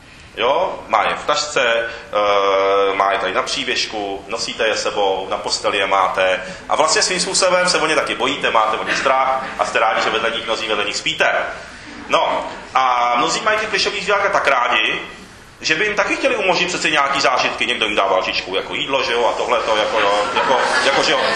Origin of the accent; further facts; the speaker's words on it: Japan; protože já jsem vyrostl v Japonsku a ve Spojených státech to taky znám velice dobře